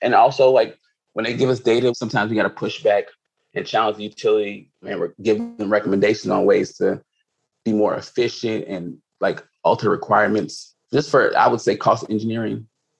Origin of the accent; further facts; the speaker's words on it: Chicago, Illinois, United States; also born or lived in Jamaica / Florida; I was born in Chicago. Then I lived in Jamaica for a few months. Then I moved back to Chicago. Then I moved to Florida for a few years, like 13 years. And then I ended back up in Chicago.